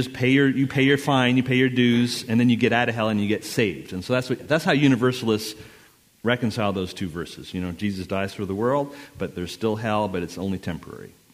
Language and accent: English; Montreal, Quebec, Canada; I'm from Montreal, Quebec, Canada.